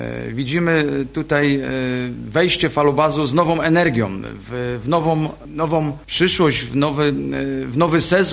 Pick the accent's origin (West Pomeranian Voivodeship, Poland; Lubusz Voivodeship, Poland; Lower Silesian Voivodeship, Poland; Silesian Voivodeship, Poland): Lubusz Voivodeship, Poland; Zielona Góra; Proszę państwa, my rodem wywodzimy się z Zielonej Góry, tutaj się urodziliśmy od najmłodszych lat.